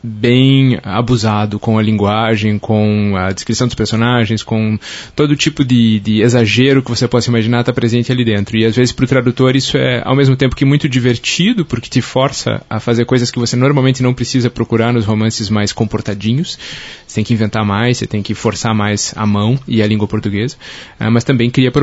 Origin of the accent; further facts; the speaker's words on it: Curitiba, Paraná, Brazil; eu sou de Curitiba